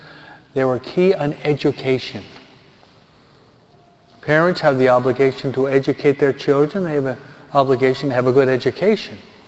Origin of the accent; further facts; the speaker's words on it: New York, United States; also born or lived in California; Hey, I'm a New Yorker. New York and then California, right?